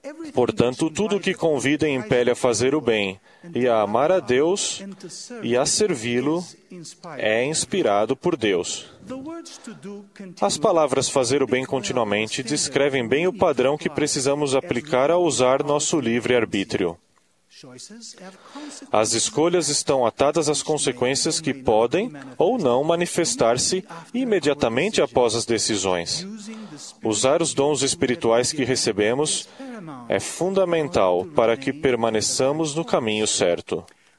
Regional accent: Portugal; born there; No meu país natal, Portugal, por exemplo

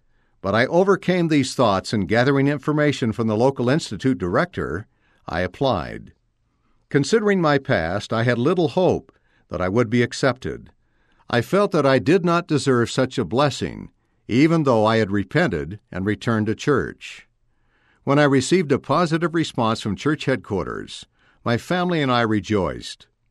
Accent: Chile; In my home country of Chile, I was able to live comfortably on my salary.

